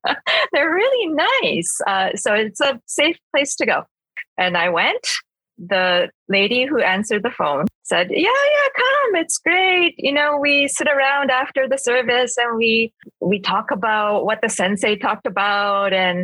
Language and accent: English; Vancouver, British Columbia, Canada; and I grew up in Vancouver.